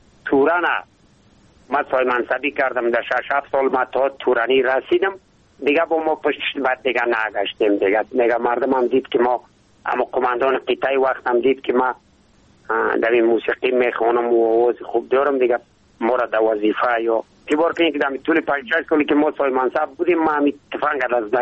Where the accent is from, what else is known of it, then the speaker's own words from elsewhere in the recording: Ishkashim, Badakhshan, Afghanistan; born there; از همو قدیم از بابا و اجداد در ولسوالی اشکاشمی بدخشان ما زاده شدم.